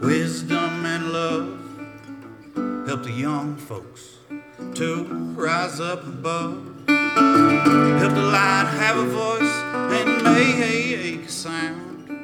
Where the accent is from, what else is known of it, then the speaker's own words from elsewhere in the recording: Clayton, Georgia, United States; I come from Clayton, Georgia.